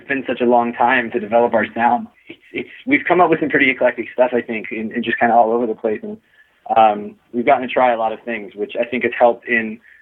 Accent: Baltimore, Maryland, United States; originally we're from Baltimore, which is a pretty small city in relation to a lot of, you know, the bigger cities in the States.

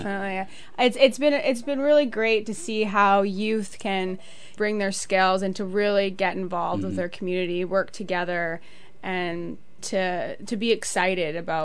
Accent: California, United States; also born or lived in Toronto; now in Vancouver, Canada; I'm from all over Canada and the United States. I was born in Toronto, grew up in California, came to Vancouver.

